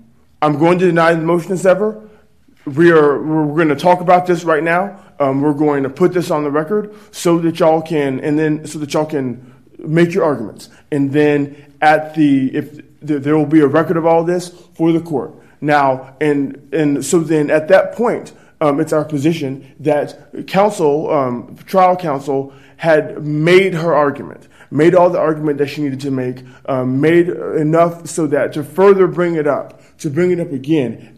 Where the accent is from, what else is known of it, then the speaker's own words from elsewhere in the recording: Texas, United States; Y'all being the state, I'm sorry, judges, I'm from Texas.